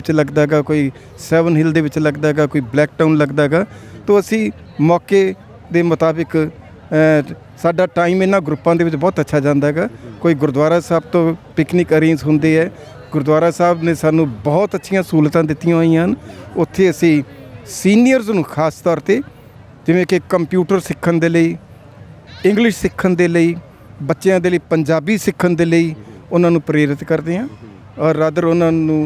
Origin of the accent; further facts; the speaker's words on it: Firozpur, Punjab, India; ਐਸਾ ਜੀ ਕਿ ਮੇਰੀ ਉਮਰ 71 ਹੈ, ਔਰ ਮੈਂ ਫਿਰੋਜ਼ਪੁਰ ਪੰਜਾਬ ਤੋਂ ਹਾਂ।